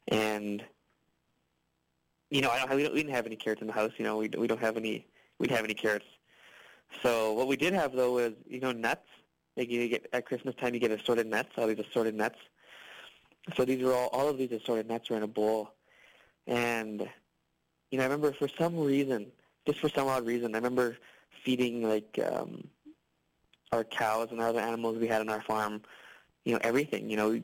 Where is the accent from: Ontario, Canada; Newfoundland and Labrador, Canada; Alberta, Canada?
Alberta, Canada; Fishing Lake Metis Settlement; I'm from the Fishing Lake Métis Settlement. It is protected land that we negotiated with the province in the province of Alberta. It's the only protected Métis land in the country, actually.